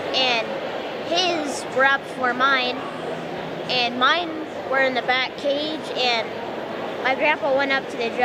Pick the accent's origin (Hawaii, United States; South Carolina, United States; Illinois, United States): Illinois, United States; El Paso; El Paso, Illinois.